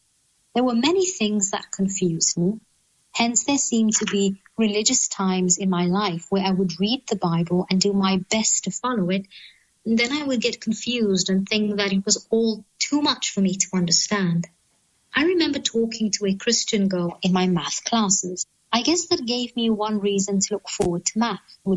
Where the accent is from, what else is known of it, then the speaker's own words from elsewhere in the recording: Australia; born there; I was born in 1978 in Australia, was Christian and raised Christian.